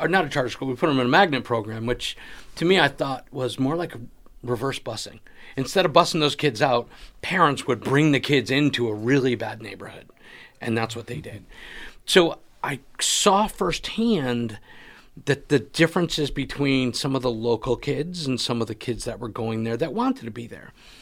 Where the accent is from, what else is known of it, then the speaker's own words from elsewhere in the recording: Connecticut, United States; I grew up in Connecticut, and they used to do busing. They would take a lot of kids out of the inner city, and they'd move them to outside towns and programs that they put together.